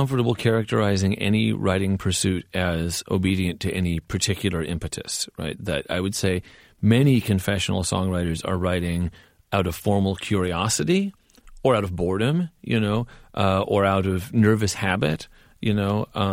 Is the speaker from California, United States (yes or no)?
yes; California, United States; I grew up in California, and I really had an allergy to confessional singer-songwriter stuff